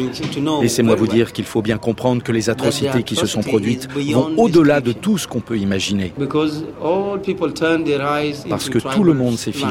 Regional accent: Bentiu, Unity, South Sudan; moved away; Je ne suis pas de Djouba, je suis du Sud-Soudan. Je viens de l'Upper Nile State, de Bentiu plus précisément. J'ai quitté Bentiu à cause des nettoyages ethniques.

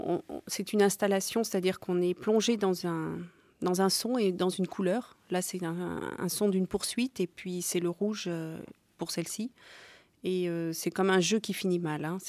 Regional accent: Chambéry, Auvergne-Rhône-Alpes, France; moi, je suis née à Chambéry en montagne, donc j'étais à la campagne aussi.

